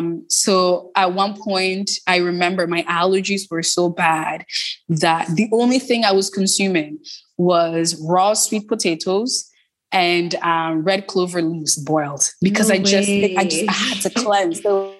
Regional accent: Toronto, Ontario, Canada; So I grew up in Toronto. I grew up in the Jane and Finch community.

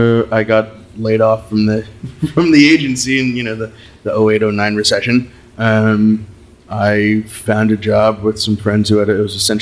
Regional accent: Sonoma, California, United States; growing up in Sonoma in the 80s and 90s

